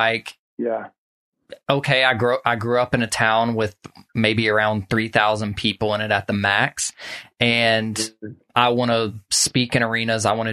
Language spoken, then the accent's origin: English; Social Circle, Georgia, United States; I grew up in Social Circle here where I'm